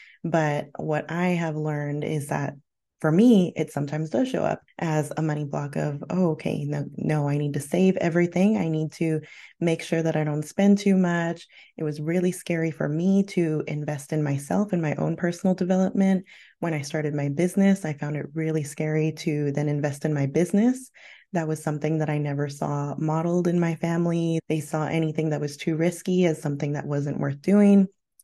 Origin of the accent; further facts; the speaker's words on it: United States; moved away as an adult; now in Australia; So I am originally from the U.S. and my parents are from Mexico. I'm the proud daughter of Mexican immigrant parents, and I am now an immigrant myself. I migrated to Australia in 2018.